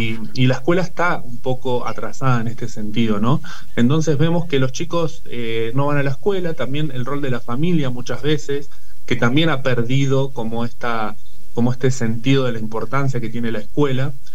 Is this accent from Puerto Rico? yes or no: no; Santa Fe, Argentina; nosotros en Santa Fe, yo soy de Santa Fe, tenemos el boleto educativo gratuito